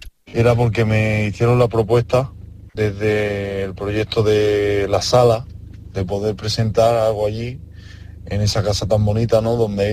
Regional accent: Sabadell, Catalonia, Spain; porque lo explico en mi tierra, donde me he criado, en Sabadell, porque yo soy de Sabadell

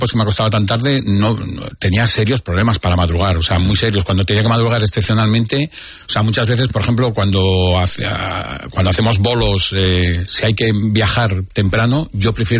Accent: Oviedo, Asturias, Spain; moved away as an adult; now in Esplugues de Llobregat, Spain; yo viví crecí en Oviedo, mis padres eran de Cangas de Narcea, y con 40 y pico años me ofrecieron un puesto

